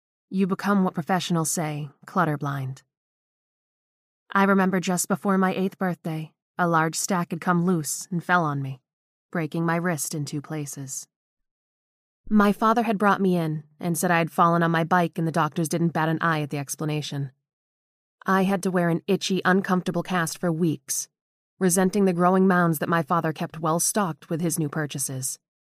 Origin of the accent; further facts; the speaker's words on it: Michigan, United States; we had been living without heat or running water for 6 months during a rather wicked cold spell in my home state of Michigan.